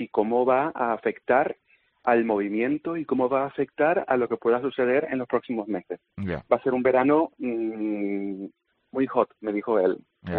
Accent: Canary Islands, Spain; also born or lived in Madrid; viví en Madrid, estudié, sí, y demás, y trabajé allí mucho tiempo, y como para mis amigos allí, yo sí era como latino, casi. Los canarios en Madrid somos exóticos.

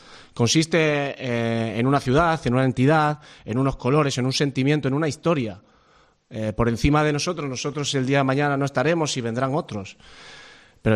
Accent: Extremadura, Spain; now in Gijón, Spain; creo que le da más importancia, no por ser yo, sino precisamente por eso, por no ser de aquí. Yo soy extremeño, este es mi décimo año

